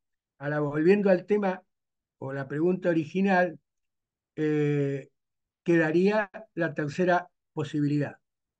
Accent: Argentina; yo te diría que como argentino hablo con conocimiento de causa

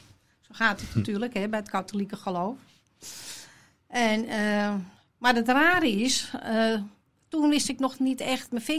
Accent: Den Helder, North Holland, Netherlands; also born or lived in Amsterdam; Ja, in de Groen van Prinsenstraat. En daar heb ik een stuk van mijn jeugd doorgebracht. En op mijn 8e zijn we verhuisd naar Den Helder.

